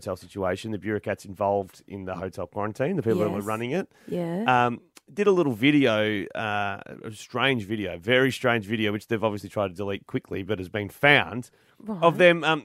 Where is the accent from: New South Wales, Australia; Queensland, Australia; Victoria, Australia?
Victoria, Australia; Melbourne; I'm from Melbourne. My family's there.